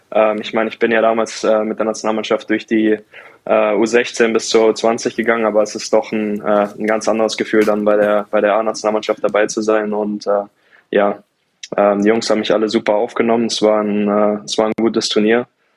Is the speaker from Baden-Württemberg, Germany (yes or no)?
yes; Mannheim, Baden-Württemberg, Germany; weil mein Elternhaus in Mannheim, wo ich aufgewachsen bin, das war in der Straße, in dem die ganzen oder viele von den Adler Mannheim-Spielern gewohnt haben.